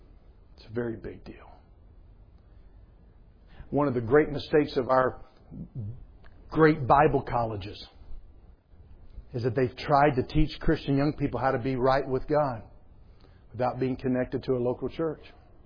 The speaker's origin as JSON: {"language": "English", "region": "Southeast", "country": "United States", "said": "I'm from the East. I'm from the Southeast, where many church members look at their pastor like rebellious teenagers look at their parents."}